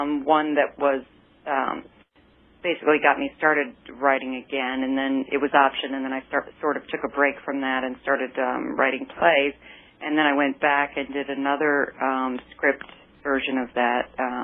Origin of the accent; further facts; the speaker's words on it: Detroit, Michigan, United States; I grew up outside of Detroit, and I would put on shows when I was about 6 or 7 years old and actually charge people a nickel.